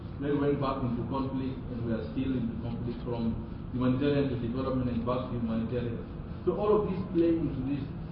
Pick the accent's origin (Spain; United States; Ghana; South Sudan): South Sudan; I'm from South Sudan